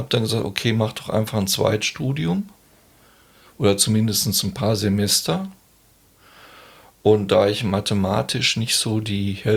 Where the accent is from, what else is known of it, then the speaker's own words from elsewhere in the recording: Bochum, North Rhine-Westphalia, Germany; Ich stamme aus Bochum